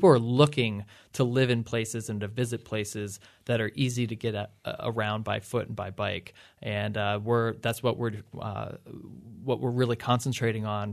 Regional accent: Chippewa, United States; So I'm from Chippewa, which is, this is actually a good segue from your last segment. It's an exurb with no sidewalks, no shoulders whatsoever, no bike lanes.

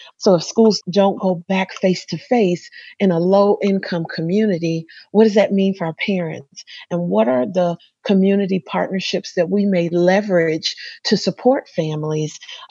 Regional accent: Covert, Michigan, United States; I had the pleasure of growing up in Covert, Michigan, which is a small town, a farmer's town, blueberry farms specifically.

